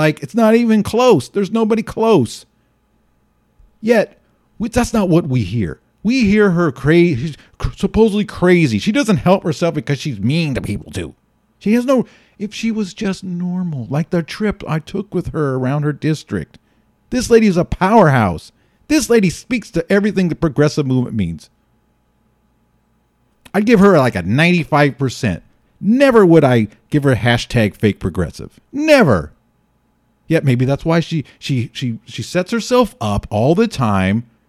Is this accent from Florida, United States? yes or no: no; Castro Valley, California, United States; Oh, because before I'm saying that I was from Castro Valley.